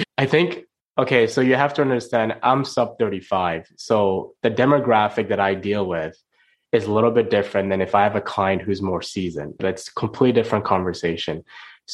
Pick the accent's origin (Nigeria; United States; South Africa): Nigeria; now in Canada; when I was buying my first home, I'm an immigrant from Nigeria.